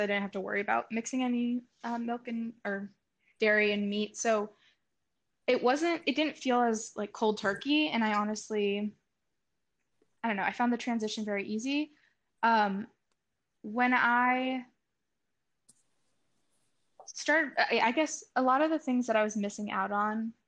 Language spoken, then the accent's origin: English; Buffalo, New York, United States; I grew up in Buffalo. I went to Kadima from kindergarten until eighth grade. And during that time, obviously, I went to Jewish day school.